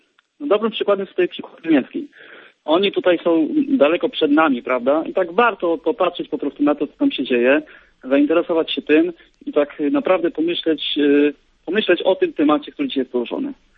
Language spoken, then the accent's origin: Polish; Subcarpathian Voivodeship, Poland; jestem z Podkarpacia.